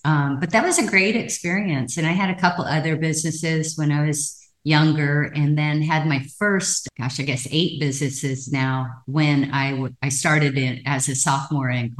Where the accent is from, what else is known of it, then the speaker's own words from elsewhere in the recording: Hawaii, United States; So I grew up in a family, the last of 10 children, born and raised in Hawaii.